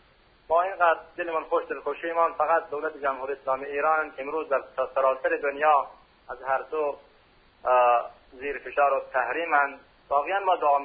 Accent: Afghanistan; من اهل افغانستانم

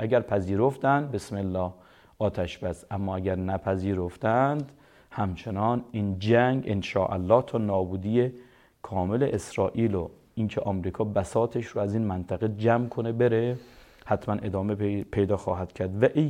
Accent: Iran; ما چون ایرانی هستیم

